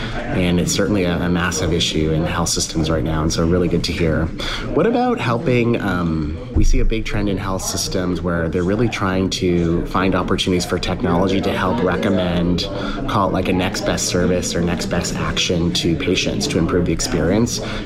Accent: Canada; I'm from Canada originally, and there's certainly things we say as Canucks

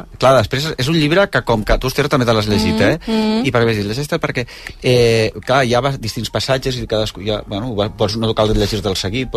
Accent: Barcelona, Catalonia, Spain; Nosaltres que som aquí de Barcelona, que parlem cada cop pitjor

